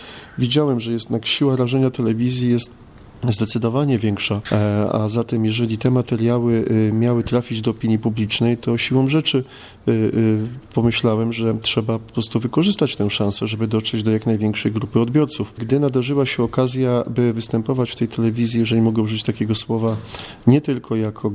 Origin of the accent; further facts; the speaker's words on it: Warsaw, Masovian Voivodeship, Poland; ja, który wychowywałem się na homiliach księdza Jerzego, cała moja rodzina, to była rodzina żoliborska, wszyscy chodziliśmy do tego kościoła i moja nieżyjąca matka i jej 3 siostry, moje ciotki, dziadkowie.